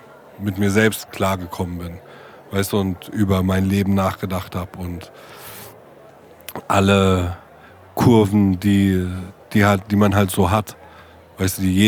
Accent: Germany; wenn du in der Szene groß wirst, ja, so wie die Hip-Hop-Szene zum Beispiel, als Deutscher, wie ich, mit nur Ausländern

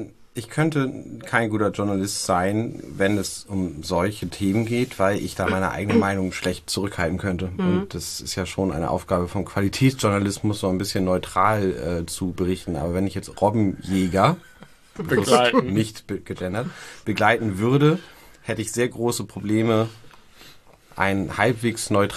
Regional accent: Hamburg, Germany; ich bin Hamburger.

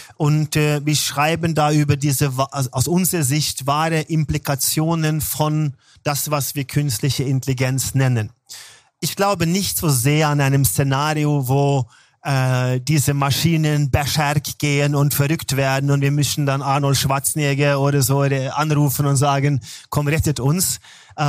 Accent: Norway; German is a second language; Und als Norweger finde ich die deutsche Sprache sehr mächtig und schön

